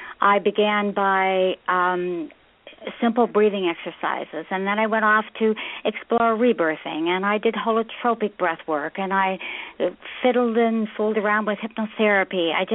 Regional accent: Washington, United States; now in Arizona, United States; No, actually, I grew up in the Northwest, so I'm from the, you know, Seattle area, basically, between Seattle and the Canadian border.

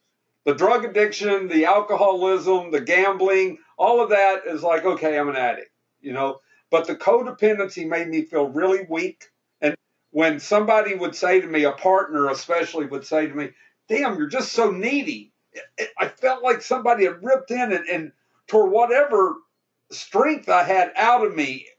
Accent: Kentucky, United States; accent: Kentucky; I've had an accent my whole life. I'm from Kentucky. Of course I got an accent.

